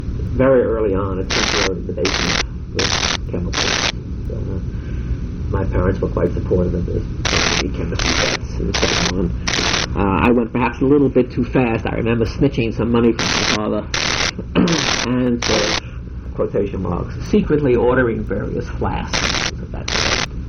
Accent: Bud Lake, New Jersey, United States; also born or lived in New York; As I say, when I was about 7, we moved from New York to Bud Lake, this small town in New Jersey, about 50 miles northwest of New York.

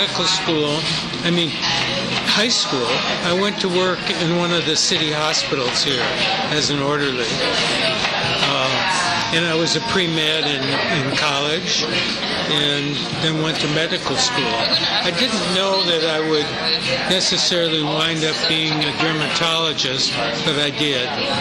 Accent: Duluth, Minnesota, United States; I'm from Minnesota. I was born in Duluth, Minnesota.

